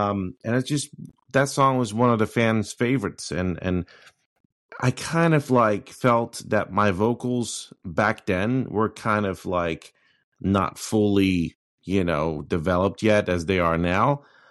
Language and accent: English; Rotterdam, South Holland, Netherlands; moved away as an adult; I was born and raised in Rotterdam and proud of it.